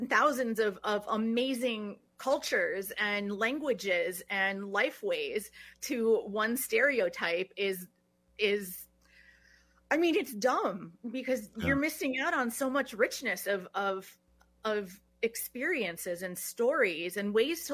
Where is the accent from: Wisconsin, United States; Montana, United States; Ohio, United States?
Wisconsin, United States; Madison; born or raised there